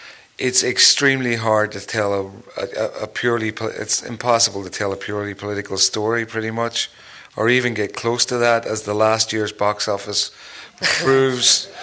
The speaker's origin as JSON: {"language": "English", "region": "Northern Ireland", "country": "United Kingdom", "said": "hi, I'm from Northern Ireland"}